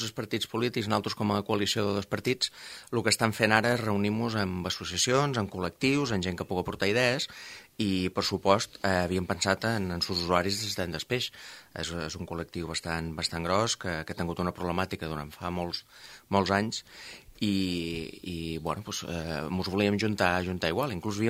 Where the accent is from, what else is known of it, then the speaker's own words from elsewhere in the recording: Formentera, Balearic Islands, Spain; ho puc dir com a candidat, ho puc dir com a formenterer